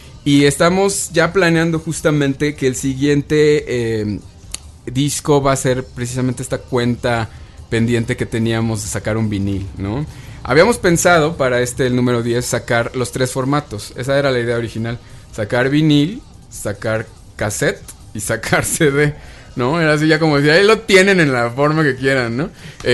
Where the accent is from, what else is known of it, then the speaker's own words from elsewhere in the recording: Mexico City, Mexico; somos chilangos, ¿no?